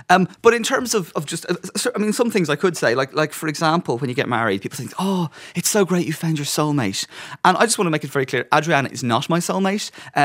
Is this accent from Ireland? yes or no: yes; Dublin, Leinster, Ireland; I go, I'm from Dublin. And they go, well, you don't sound like you're from Dublin.